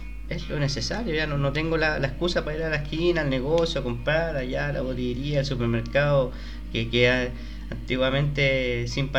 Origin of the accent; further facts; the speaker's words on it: Santiago, Santiago Metropolitan Region, Chile; por lo menos en mi experiencia como santiaguino, moviéndome todos los días, hasta bien tarde